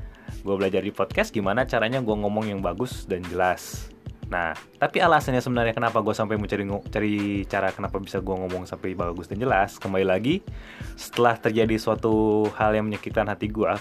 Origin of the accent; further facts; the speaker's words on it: Manado, North Sulawesi, Indonesia; belum begitu terkenal juga di kota gue, yaitu di Manado ya.